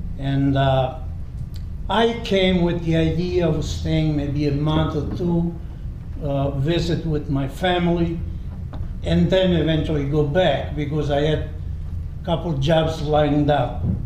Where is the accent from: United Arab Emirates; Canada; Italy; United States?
Italy; San Donato Val di Comino, Lazio; I was born in July 29, 1942, and I come from a small town called San Donato Valcomino.